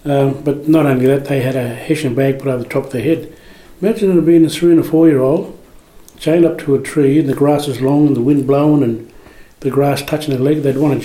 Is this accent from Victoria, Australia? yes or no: no; New South Wales, Australia; I'm from Canambal and a proud elder of the Wellwood people, North West New South Wales.